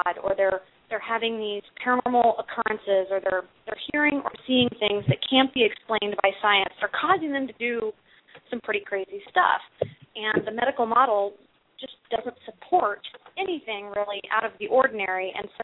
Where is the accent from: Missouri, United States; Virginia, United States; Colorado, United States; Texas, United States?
Missouri, United States; And that's shame on me because I'm from Missouri, so shame.